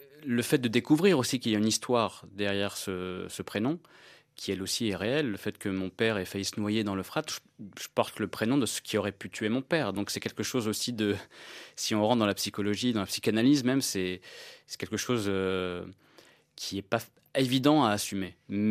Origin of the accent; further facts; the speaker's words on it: France; moved away as an adult; j'ai passé 25 ans de ma vie depuis ma naissance en France. J'ai un amour pour mon pays, c'est mon pays, et je n'ai aucun problème à parler mes origines tout en assumant le fait d'être français.